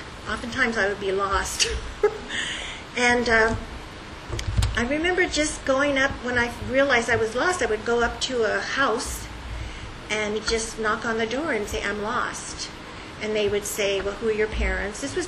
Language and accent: English; Los Angeles, California, United States; born there; So by the time I was born in Los Angeles